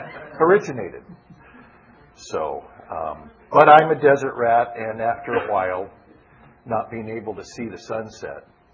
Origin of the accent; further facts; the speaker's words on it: Phoenix, Arizona, United States; You know, Phil and I, we're out from Phoenix, where it's very hot today.